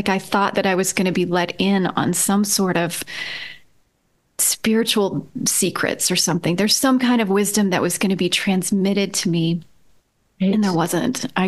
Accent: Georgia, United States; I grew up in Georgia, so outside of Atlanta, small town outside of Atlanta. And I was raised in a Southern Baptist church.

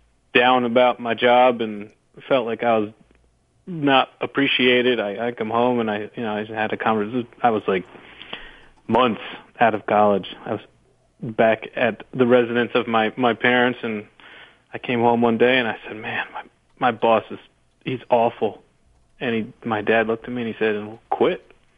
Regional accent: Princeton, New Jersey, United States; And I grew up in Princeton, New Jersey.

